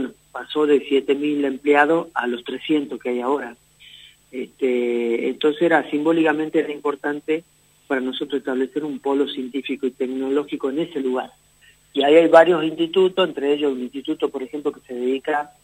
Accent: Jujuy, Argentina; como latinoamericano, como argentino, como jujeño, como norte grande.

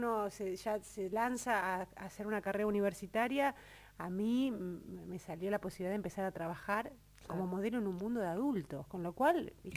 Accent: Buenos Aires, Argentina; yo soy porteña, digamos

